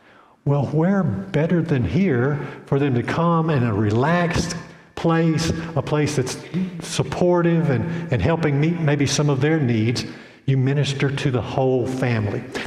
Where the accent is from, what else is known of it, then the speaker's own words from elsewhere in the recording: Bogalusa, Louisiana, United States; I might as well tell you, I'm from Bogalusa, Louisiana.